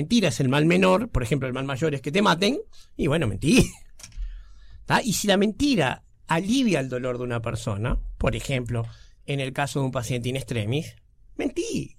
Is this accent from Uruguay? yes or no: yes; Uruguay; Yo nunca viví en Israel, soy uruguayo